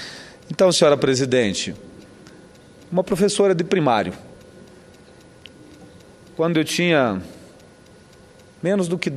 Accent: Ivaiporã, Paraná, Brazil; percorríamos dezenas de quilômetros até chegar ao município, à sede do município, Ivaiporã, minha terra natal.

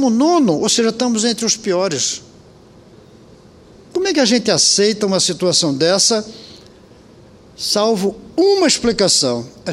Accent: Brazil; como cidadão, como brasileiro.

